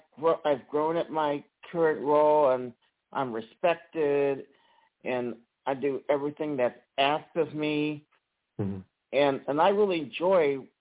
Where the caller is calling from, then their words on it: Mississippi, United States; Good evening. … from Mississippi.